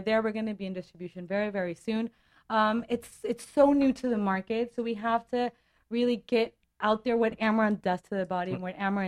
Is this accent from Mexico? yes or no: yes; Mexico; My ancestors are not from Mexico, but we're from Mexico.